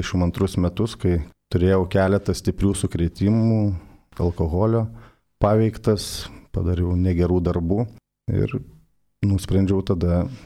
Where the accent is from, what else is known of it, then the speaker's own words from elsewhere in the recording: Rokiškis, Panevėžys County, Lithuania; now in Vilnius, Lithuania; kaip Veronika ir sakė, verslininkas, gyvenu Vilniuje, auginu du sūnus, gyvenu su žmona, esu kilęs iš Rokiškio.